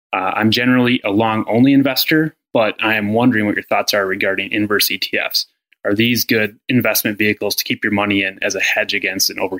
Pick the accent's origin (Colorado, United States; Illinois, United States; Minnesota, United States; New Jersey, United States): Minnesota, United States; Minneapolis; I'm from Minneapolis, Minnesota.